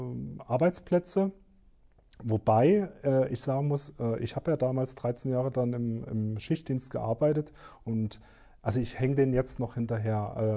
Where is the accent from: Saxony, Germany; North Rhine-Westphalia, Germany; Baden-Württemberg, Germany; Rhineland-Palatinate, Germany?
Saxony, Germany; Dresden; ich bin in Dresden aufgewachsen, habe da auch mein Examen noch gemacht an einem städtischen Klinikum